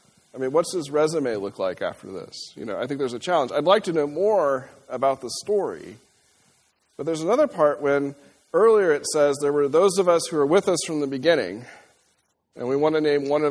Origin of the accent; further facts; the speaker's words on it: El Dorado, Kansas, United States; I grew up in El Dorado, Kansas, and if you've ever been through El Dorado, you'll know they have a large refinery that it often smells.